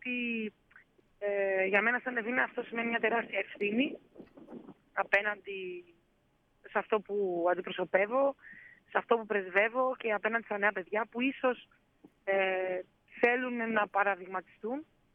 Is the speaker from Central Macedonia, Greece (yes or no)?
yes; Goumenissa, Central Macedonia, Greece; ένα μικρό κοριτσάκι που ξεκίνησε από τη Γουμένσα, κάνοντας τα πρώτα του βήματα μέσα σε αυτό το κλειστό γυμναστήριο